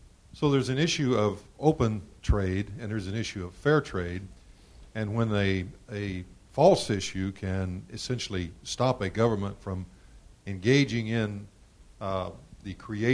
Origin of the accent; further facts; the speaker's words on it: Texas, United States; I'm from Texas, and we raise a few cows down there.